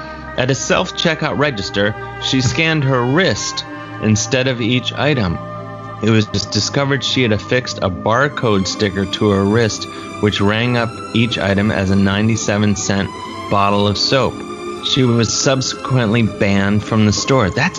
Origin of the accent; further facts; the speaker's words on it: University Heights, Ohio, United States; Mayfield Heights, one town over from where I grew up in University Heights.